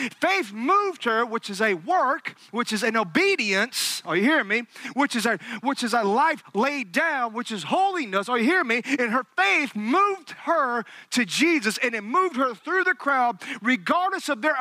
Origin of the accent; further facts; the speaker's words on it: Alabama, United States; I know I do have a very sarcastic, redneck sense of humor. I am from Alabama. Roll Tide, Pastor.